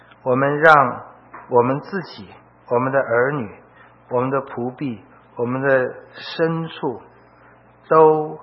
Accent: China; 当然我们中国人说话批评论断抱怨，还有呢吃东西

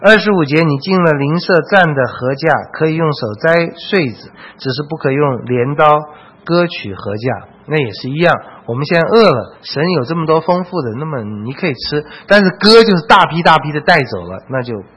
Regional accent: China; 这是我们中国人讲法哈

